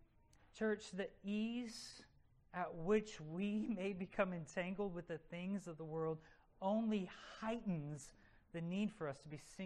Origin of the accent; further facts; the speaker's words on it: Philippines; I was not raised on a farm. I grew up in the Philippines